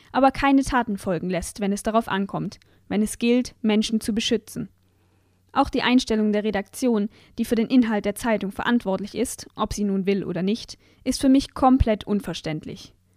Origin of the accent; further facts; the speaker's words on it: Switzerland; Als ich als Schweizer auf meiner Fahrradtour durch Baden-Württemberg in Tübingen Halt machte